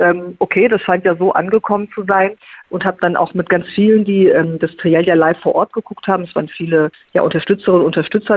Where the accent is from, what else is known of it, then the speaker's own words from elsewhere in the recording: North Rhine-Westphalia, Germany; im Kreis Lippe war, in meiner alten Heimat